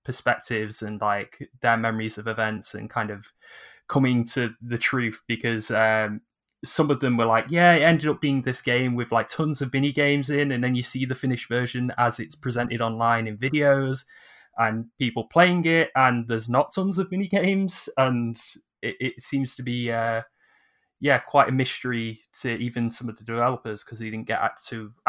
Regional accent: Manchester, North West England, United Kingdom; is that I'm from Manchester.

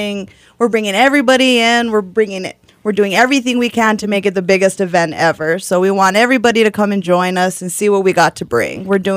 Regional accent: Española, New Mexico, United States; I was actually born and raised in Española, New Mexico, so I'm a little up northern.

